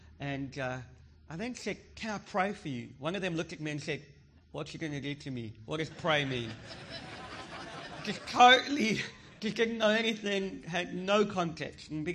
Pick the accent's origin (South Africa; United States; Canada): South Africa; because I'm from South Africa and we are quite rude.